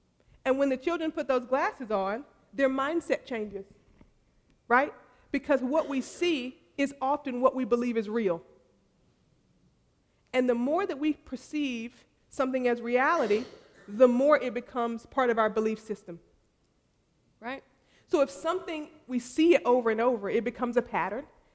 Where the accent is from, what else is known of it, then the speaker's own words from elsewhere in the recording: the South, United States; I mean, I'm from the South.